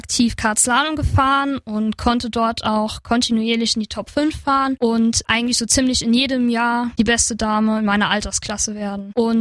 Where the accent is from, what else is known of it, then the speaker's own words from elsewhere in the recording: Wolfersweiler, Saarland, Germany; ich komme aus Wolfersweiler, das ist ein kleiner Ortsteil in der Gemeinde Nohfelden. Ich bin 16.